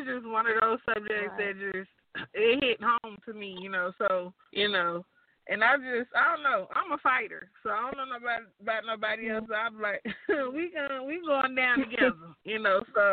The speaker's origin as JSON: {"language": "English", "town": "Atlanta", "region": "Georgia", "country": "United States", "said": "he did it at the CNN building because I'm from Atlanta. So it was in Atlanta."}